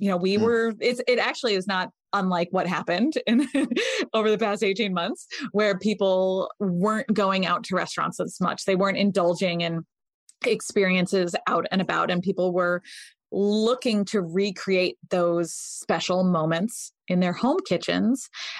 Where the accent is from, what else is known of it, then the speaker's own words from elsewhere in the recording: Connecticut, United States; I grew up in Connecticut.